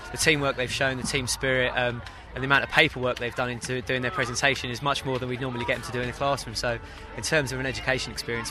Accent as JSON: {"language": "English", "region": "East of England", "country": "United Kingdom", "said": "We're from Hertfordshire in England"}